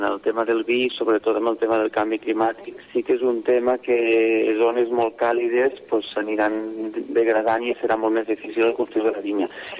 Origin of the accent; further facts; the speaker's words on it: Organyà, Catalonia, Spain; also born or lived in Barcelona / Germany; Jo soc d'Organyà, originari, amb el qual també jo he viscut al Pirineu des que era petit, que aleshores vaig marxar, vaig estudiar a Barcelona, vaig estudiar Química, després vaig marxar a Alemanya i al tornar pues, vaig estudiar Enologia a Tarragona.